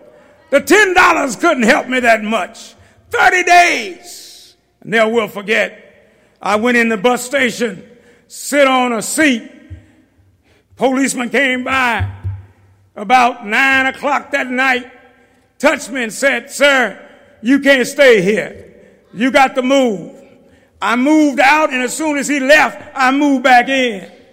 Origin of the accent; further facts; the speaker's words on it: Dallas, Texas, United States; I'm from South Dallas, and I'm running for my life.